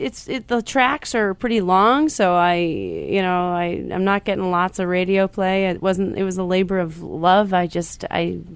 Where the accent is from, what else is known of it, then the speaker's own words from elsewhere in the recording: Durham, New Hampshire, United States; I grew up in Durham, New Hampshire, so I should have.